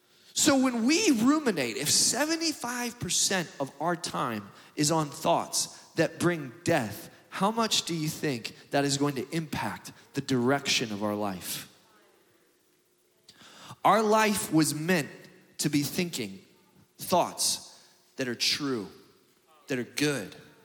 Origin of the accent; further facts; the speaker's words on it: the South, United States; It's only if you're from the South, maybe you heard that, okay? So I grew up in the South.